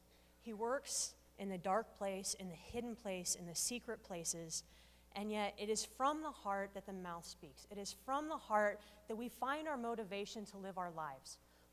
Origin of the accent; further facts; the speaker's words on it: United States; And as a kid growing up in America, I can say that, honestly